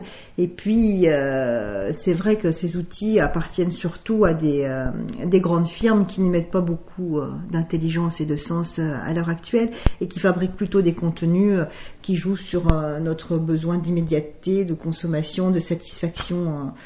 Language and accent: French; Saint-Étienne, Auvergne-Rhône-Alpes, France; Il se trouve que je suis originaire de Saint-Étienne, qui est une ville très industrielle.